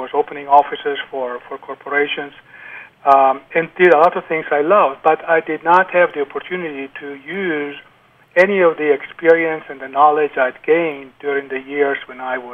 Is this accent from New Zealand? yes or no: no; Italy; moved away as an adult; now in United States; I actually was in Italy, my home country. Uh-huh. And I was in the seminary studying to be a priest with a religious order. And then in 1965, I was sent to the United States to attend Catholic University to study